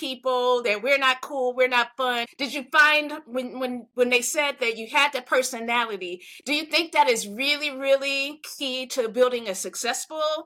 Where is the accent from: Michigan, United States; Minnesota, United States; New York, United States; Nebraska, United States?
Michigan, United States; Flint; I'm from Flint, Michigan. So you add Black female from Flint, Michigan, same thing, same thing.